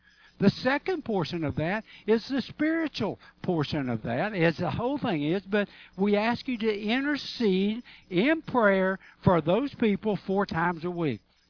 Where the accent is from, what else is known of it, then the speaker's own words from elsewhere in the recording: Arkansas, United States; I laughingly say to folks, because I'm from Arkansas, and you can tell I don't talk that well.